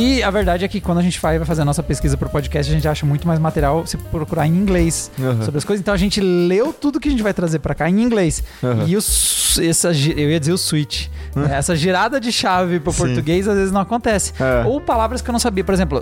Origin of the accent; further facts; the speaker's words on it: Brazil; como a gente é brasileiro